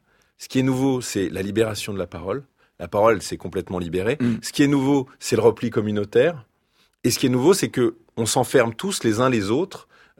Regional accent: France; moi, je suis français... et juif, mais on est tous français, quoi.

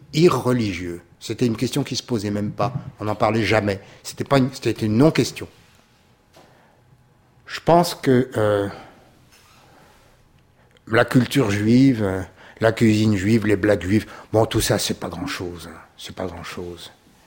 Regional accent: Paris, Île-de-France, France; Eh bien, je suis un parisien, voilà.

